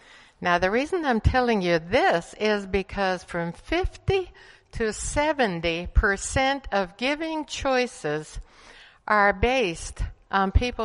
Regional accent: Bolivia; I grew up in Bolivia, where very frankly, the Catholic Church had a lot to do with getting people into the habit of giving

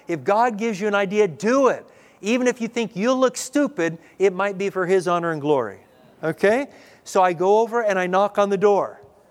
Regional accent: Dallas, Texas, United States; I'm from Dallas area

